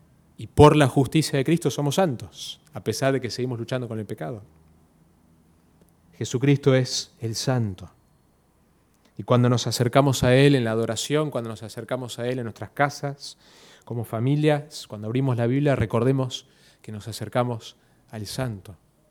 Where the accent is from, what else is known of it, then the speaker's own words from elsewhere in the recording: Mexico City, Mexico; born there; Yo nací en la Ciudad de México y tengo memorias de levantarnos a veces en el medio de la noche bajando las escaleras por el terremoto